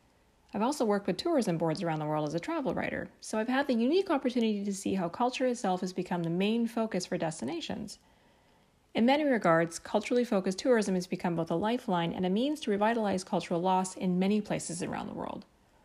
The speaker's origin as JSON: {"language": "English", "town": "Vancouver", "region": "British Columbia", "country": "Canada", "tie": "born or raised there", "said": "My hometown of Vancouver is often accused of this."}